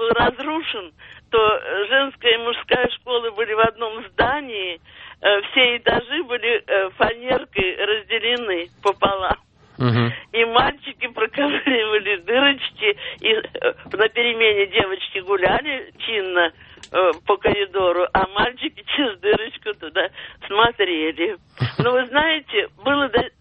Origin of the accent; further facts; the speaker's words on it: Moscow, Russia; born there; Значит, я родилась в Москве, но война бросала в разные места.